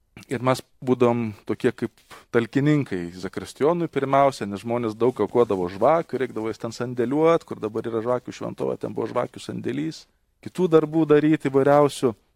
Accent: Šiluva, Kaunas County, Lithuania; Bet mes su broliu augom Šiluvoj, jeigu esat buvę Šiluvoj, tai ten dabar yra prieš baziliką tokia didelė aikštė.

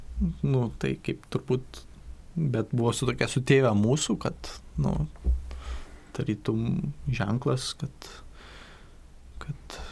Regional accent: Samogitia, Lithuania; Apie Žemaitijos tos kalnus gėdamus, taip pat juos nekartą esu gėdojęs, kadangi iš to krašto mano tėviškė

